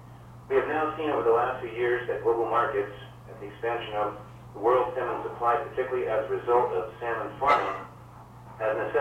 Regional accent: Cordova, Alaska, United States; now in Valdez, United States; I've lived in Valdez since 1980, and Cordova is my hometown.

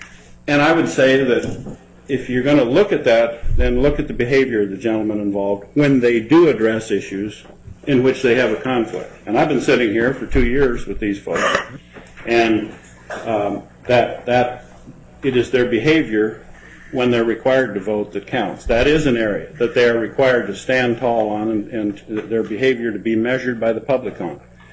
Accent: Fairbanks, Alaska, United States; I wanted to say my piece, since I'm from Fairbanks, where the DNA on this article starts.

